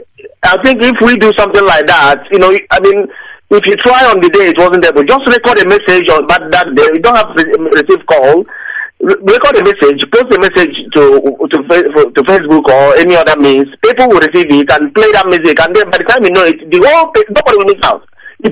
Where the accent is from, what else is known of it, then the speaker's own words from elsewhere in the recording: Idato, Imo, Nigeria; now in Nottingham, United Kingdom; I'm from Idato in Imo State, Biafra land, and I'm coming from Nottingham.